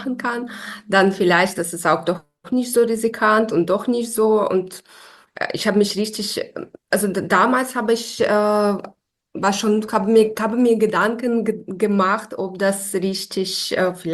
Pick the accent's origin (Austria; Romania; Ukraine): Ukraine; now in Germany; Ich komme aus der Ukraine, ich wohne aber schon seit 10 Jahren in Deutschland.